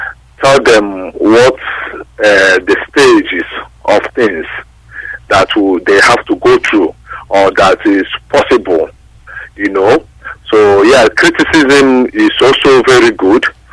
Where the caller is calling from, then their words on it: Dublin, Leinster, Ireland; I'm calling from Dublin.